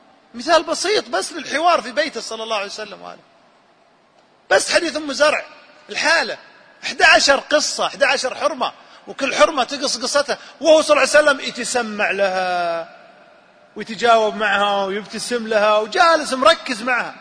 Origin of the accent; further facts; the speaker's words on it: Saudi Arabia; أنا من السعودية.